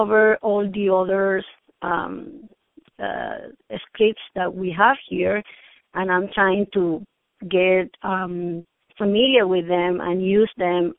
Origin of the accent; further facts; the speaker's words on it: Venezuela; English is a second language; I hear that from a lot of people that my accent is cute, and I'm Venezuelan, so it's the reason